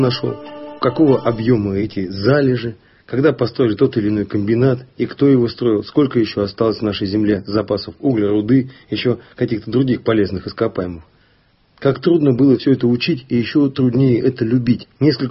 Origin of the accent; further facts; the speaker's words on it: Siberia, Russia; Но я родился и вырос в Сибири, а увидел это великое озеро только совсем недавно.